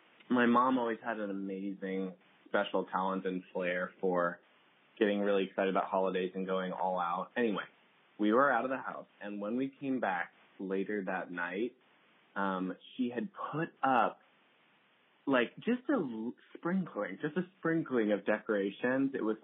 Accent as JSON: {"language": "English", "town": "Seattle", "region": "Washington", "country": "United States", "tie": "born or raised there", "lives_now": "Portland, United States", "said": "from Portland, Oregon. I grew up in Seattle."}